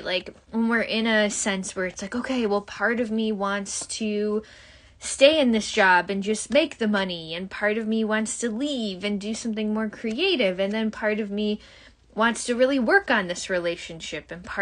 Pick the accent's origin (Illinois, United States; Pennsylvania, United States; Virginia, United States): Illinois, United States; Chicago; accent: Chicago; My Chicago accent is having trouble with that word.